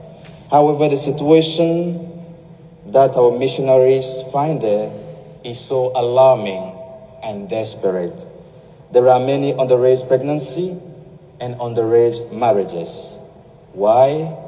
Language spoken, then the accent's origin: English; Cameroon; now in Zambia; I'm originally from Cameroon and I'm missionary in Zambia.